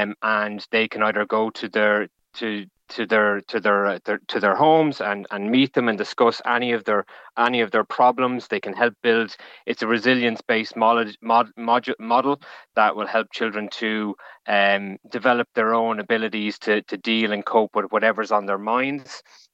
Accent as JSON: {"language": "English", "town": "Wexford", "region": "Leinster", "country": "Ireland", "lives_now": "Dublin, Ireland", "said": "So I'm originally from Wexford, but I'm working with ISPCC Childline, based in the Dublin in the national office for the last number of years."}